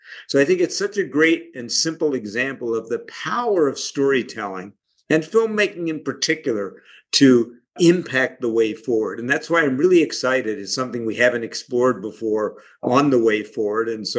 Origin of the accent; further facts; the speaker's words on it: New York, United States; And he said he wore that because I grew up in New York.